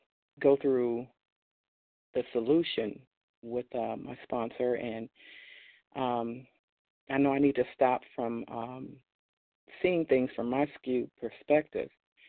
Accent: Ohio, United States; I'm from Ohio.

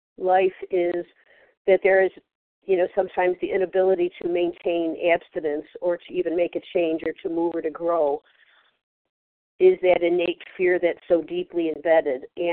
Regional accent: New York, United States; from New York.

